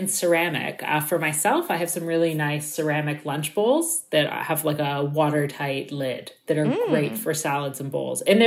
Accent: Toronto, Ontario, Canada; Yeah, I grew up in Toronto and actually, you know, just a few kilometers from I live a few kilometers from where I lived most of my life.

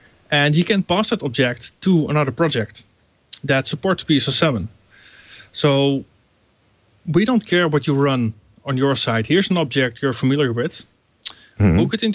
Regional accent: Broekelangdijk, North Holland, Netherlands; English is a second language; I'm from Broekelangdijk in the Netherlands, which is about 40 minutes up north from Amsterdam.

